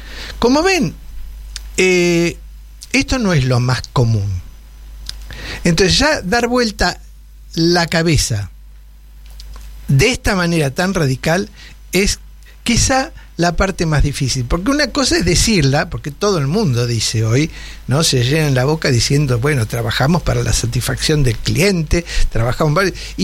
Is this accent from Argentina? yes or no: yes; Argentina; Se trata de ser más argentino y ser mejor argentino. Porque somos argentinos.